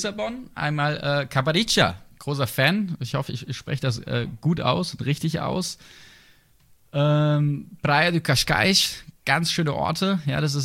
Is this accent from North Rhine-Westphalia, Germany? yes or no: no; Sinsheim, Baden-Württemberg, Germany; Ich komme ja aus der Gegend. Also als gebürtiger Sinsheimer, da freut man sich dann tatsächlich wieder so ein bisschen in der Altstadt zu schlendern.